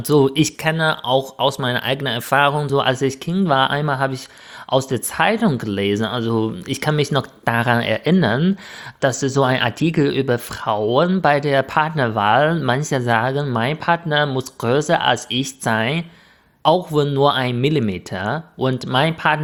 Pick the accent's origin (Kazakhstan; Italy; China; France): China; northern China; ich komme auch aus Nordchina. In Südchina könnte das auch anders sein, weil die reicher sind und offener sind.